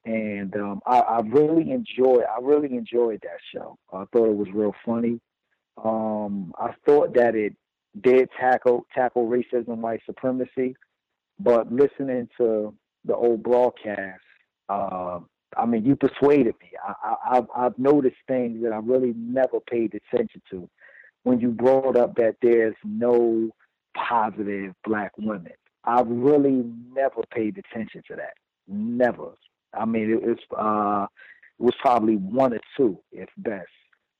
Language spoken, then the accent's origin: English; Newark, New Jersey, United States; I'm in the East Coast area. I grew up in Newark, New Jersey, and Newark insurance rates are very high.